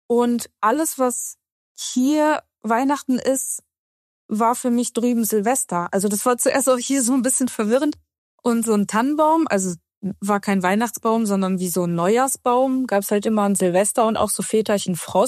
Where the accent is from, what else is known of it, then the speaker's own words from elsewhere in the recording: Kazakhstan; ich komme aus Kasachstan, das ist ja erstmal ein muslimisches Land, ne, wo aber auch sehr viele Christen sind, die aber orthodox sind.